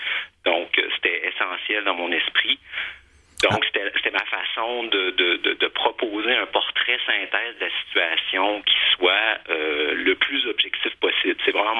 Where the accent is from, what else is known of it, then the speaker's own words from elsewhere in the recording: Quebec City, Quebec, Canada; Ben, moi, j'ai fait mes études d'ingénierie à l'Université Laval à Québec. Donc, je suis originaire de Québec.